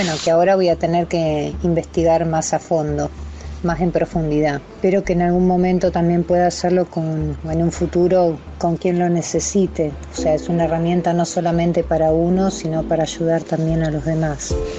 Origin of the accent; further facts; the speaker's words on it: Buenos Aires, Argentina; acá de Ciudad de Buenos Aires.